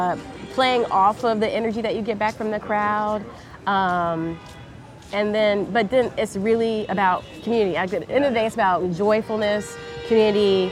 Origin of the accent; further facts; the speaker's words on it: Jacksonville, North Carolina, United States; I grew up in a town called Jacksonville, North Carolina. Yeah. So on the southeastern coast. My mother's family has been there for generations.